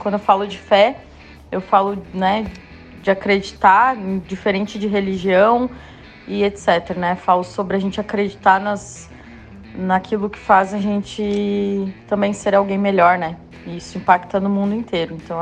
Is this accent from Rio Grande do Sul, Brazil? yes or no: yes; Novo Hamburgo, Rio Grande do Sul, Brazil; moved away as an adult; now in Itajaí, Brazil; para quem não me conhece. Eu tenho 32 anos, moro em Itajaí hoje, atualmente estou morando em Itajaí, mas sou de Novo Hamburgo, né? Cresci em Novo Hamburgo, então estou há 3 anos e meio aqui, quase 3 anos e meio, né?